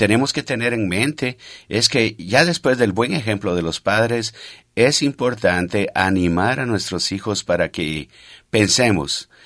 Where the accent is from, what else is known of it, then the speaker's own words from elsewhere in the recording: Guatemala; yo soy guatemalteco